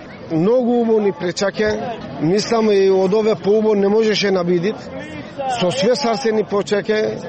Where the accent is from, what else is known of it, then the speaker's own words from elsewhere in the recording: Izmir, İzmir, Turkey; Све што сме дојдени од Измир, свите скудрничани сме, Измир живиме. Старите наши, околу 50-60 години напред, дојдени се од Скудрине, за Турска дојдени, и таму живиме, фамилите таму ни се.